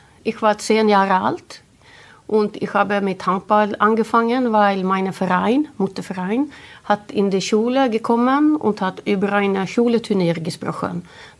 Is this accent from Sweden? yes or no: yes; Gothenburg, Västra Götaland County, Sweden; German is a second language; Ich habe ihn in Göteborg getroffen, wo ist meine Heimat.